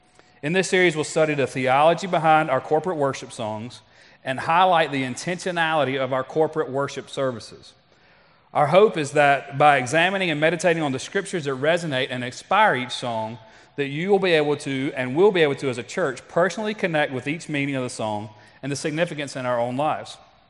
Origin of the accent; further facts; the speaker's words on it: South Carolina, United States; also born or lived in Greenville, United States; I'm from South Carolina. I was born in Greenville, moved to Pattersville in 1980.